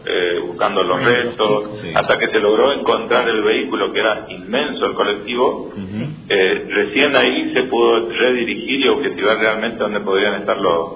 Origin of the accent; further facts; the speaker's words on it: Corrientes, Argentina; Conozco el modelo y soy correntino y sé cómo trabaja la justicia